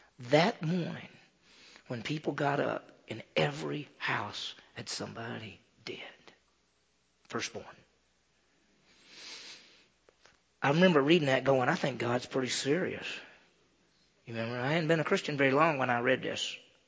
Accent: Meridian, Mississippi, United States; my hometown was Meridian, Mississippi, about 40,000 people.

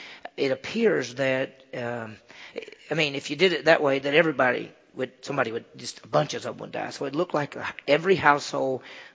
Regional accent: Meridian, Mississippi, United States; my hometown was Meridian, Mississippi, about 40,000 people.

